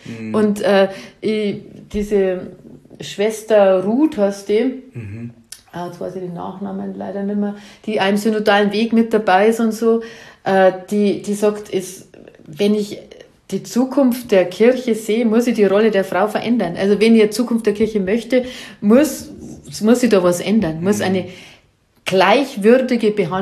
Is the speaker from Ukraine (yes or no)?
no; Asten, Austria; Ich bin da in Asten aufgewachsen